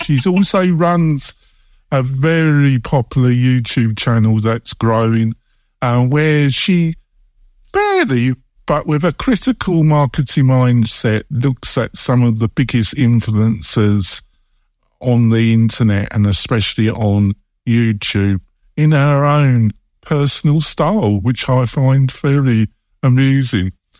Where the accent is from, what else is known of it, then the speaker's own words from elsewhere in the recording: England, United Kingdom; now in United States; I'm English.